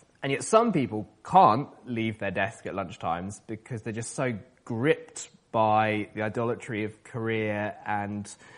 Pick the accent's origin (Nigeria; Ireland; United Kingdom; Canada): United Kingdom; South West England; Growing up in Wiltshire, used to drive past fields of wheat.